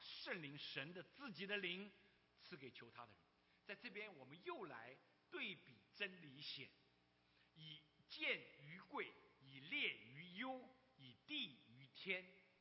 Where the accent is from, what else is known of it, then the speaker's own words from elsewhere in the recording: China; 从来没说，我们中国人爱在心头口难开哈，所以也要学习爱的言语，爱的沟通。